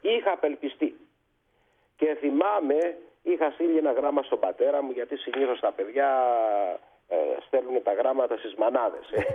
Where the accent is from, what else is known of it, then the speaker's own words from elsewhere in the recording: Ionian Islands, Greece; υπήρχε και μια σχολή εδώ πέρα, στην Κεφαλονιά. Οπότε αποφύτησα στον τόπο μου με μηδέν έξοδα.